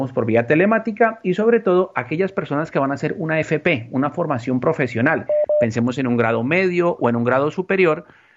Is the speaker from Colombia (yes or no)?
yes; Colombia; now in Spain; quienes venimos de Colombia